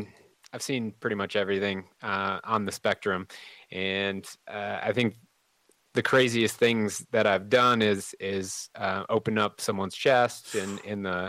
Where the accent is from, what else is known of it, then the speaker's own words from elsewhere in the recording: Michigan, United States; No, I'm originally from Michigan.